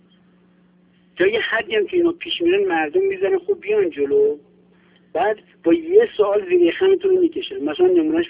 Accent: Iran; اگر رعایت وطنمون رو بکنیم که همه ما از او هستیم و وقتی هم که میبینیم حتی اگر ایران نباشیم آرزو میکنیم ای کاش به خاک این مملکت برگردیم.

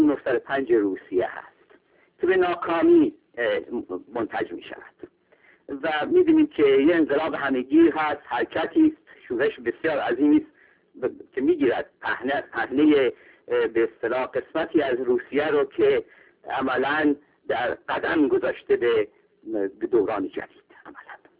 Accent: Iran; به نظر من به عنوان یک ایرانی حتی وقتی به زاپاتا نگاه میکنیم

